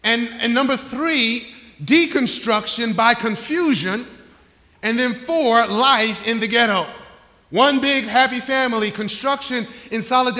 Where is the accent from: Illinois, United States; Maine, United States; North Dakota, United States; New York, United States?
New York, United States; Brooklyn; Howard Schultz grew up in my hometown of Brooklyn, New York, but under different circumstances than I did.